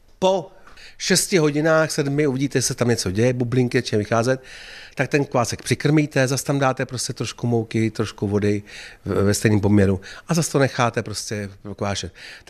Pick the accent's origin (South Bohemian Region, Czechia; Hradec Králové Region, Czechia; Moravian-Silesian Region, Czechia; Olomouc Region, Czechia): Hradec Králové Region, Czechia; Hradec Králové; Tak je to logický, jsem z Podkrkonoší, že jo, tady z Hradce Králové